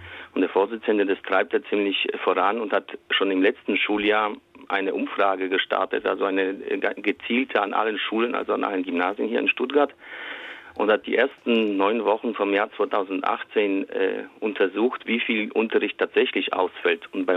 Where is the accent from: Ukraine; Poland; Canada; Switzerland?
Poland; moved away as an adult; now in Germany; Ich komme aus Polen ursprünglich, habe ja auch dort Abi gemacht